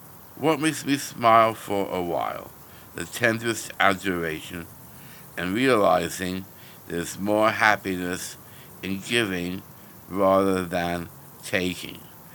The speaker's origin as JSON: {"language": "English", "town": "Edmonton", "region": "Alberta", "country": "Canada", "tie": "born or raised there", "said": "When I was growing up in Edmonton, Alberta, my dad, my mum, and myself went to British Columbia every summer."}